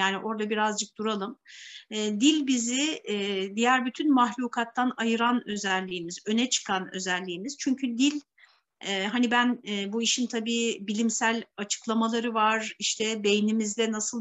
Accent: Üsküdar, Istanbul, Turkey; born there; 1963 Üsküdar doğumluyum.

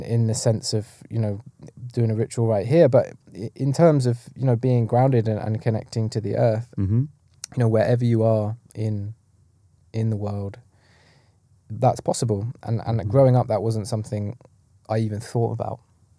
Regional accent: London, United Kingdom; when I was growing up in North London, I never came from a spiritual background or a religious background.

